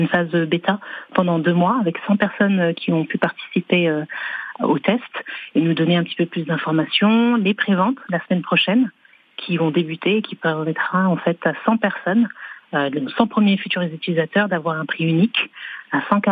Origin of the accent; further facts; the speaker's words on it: Blois, Centre-Val de Loire, France; Alors je suis française, hein, née, grandie en France, à Blois, dans le Loir-et-Cher. Un département qui est cher à mon cœur. Et mes parents sont d'origine congolaise, du Congo-Brazzaville.